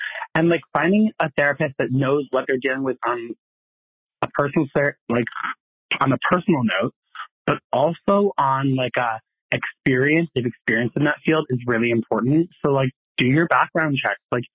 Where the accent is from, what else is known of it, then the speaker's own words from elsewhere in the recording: New York, United States; I'm from Central New York.